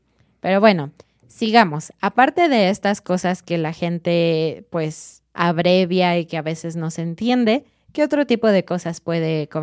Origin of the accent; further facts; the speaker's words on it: Mexico; Porque somos así los mexicanos.